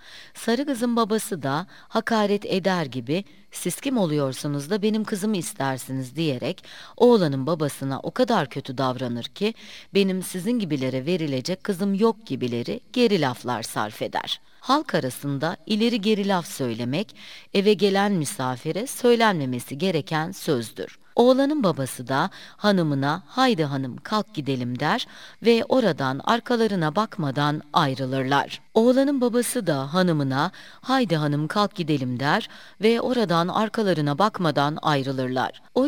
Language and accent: Turkish; Fethiye, Muğla, Turkey; moved away as an adult; Ben 1942 yılında Fethiye'nin Karagedik mahallesinde dünyaya geldim. 18 yaşına kadar Karagedik'te yaşadım. Babam aslen Anamurludur.